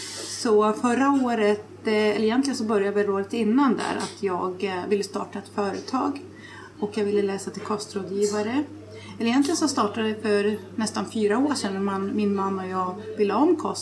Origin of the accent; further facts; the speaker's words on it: Gävle, Gävleborg County, Sweden; Jag är från Gävle.